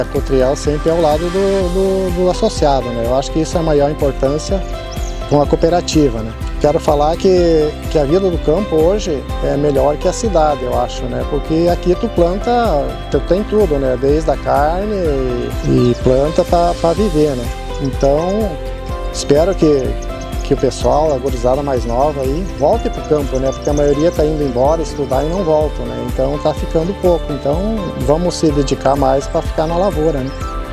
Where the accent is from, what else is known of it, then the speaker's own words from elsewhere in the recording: Arroio do Tigre, Rio Grande do Sul, Brazil; now in Tunas, Brazil; Sou natural do Arroio do Tigre, hoje resido em Tunas. A minha família já vem do meu pai há 40 anos, eu sou há 22 anos.